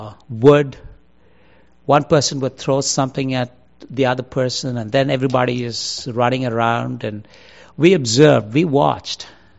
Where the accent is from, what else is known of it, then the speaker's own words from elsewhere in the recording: India; I'm from India, as you would have known, we were a British colony.